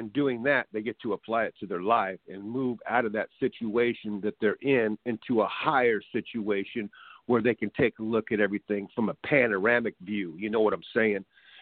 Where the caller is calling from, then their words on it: California, United States; I'm calling from California.